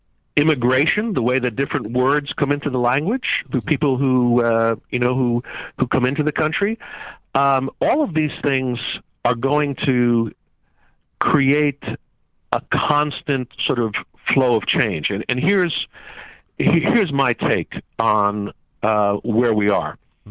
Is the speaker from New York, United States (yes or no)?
yes; New York City, New York, United States; I think it has to do with growing up on the Lower East Side of New York in a family of immigrants.